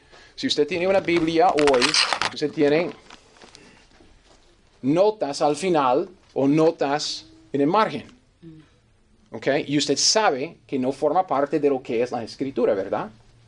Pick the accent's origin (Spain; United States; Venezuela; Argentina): United States; Spanish is a second language; Yo como gringo, ni papa, man.